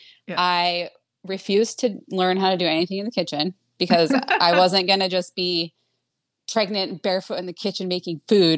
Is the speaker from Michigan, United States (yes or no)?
no; Washington, United States; now in Minnesota, United States; But I grew up in Washington.